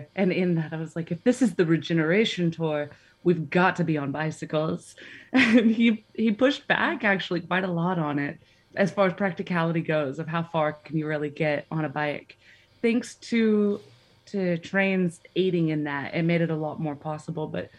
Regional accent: Houston, Texas, United States; now in Bellingham, United States; Trying to keep it short, I'm from Houston, Texas, and moved to Bellingham to go to university. I've jumped around the world since

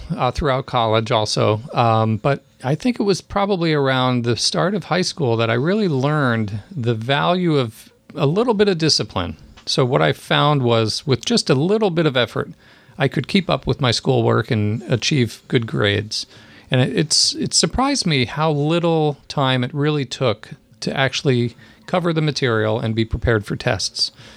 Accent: Berwyn, Pennsylvania, United States; I came from Berwyn, Pennsylvania, which is just outside Philadelphia, suburban Philadelphia.

